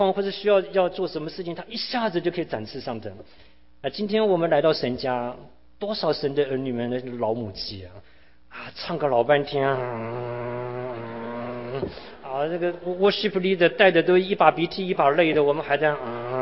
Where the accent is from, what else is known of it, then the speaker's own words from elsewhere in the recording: Tainan, Taiwan; 那个我小的时候在台湾台南，那台南呢靠近大林糖厂那边有一个机场，